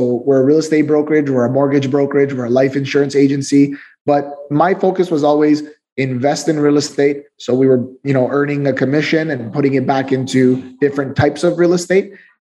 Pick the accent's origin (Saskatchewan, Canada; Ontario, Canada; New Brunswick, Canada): Ontario, Canada; So we're in Canada. We're from Ontario, one of the most important provinces in all of Canada, and specifically in the GTA, which is known as the Greater Toronto Area.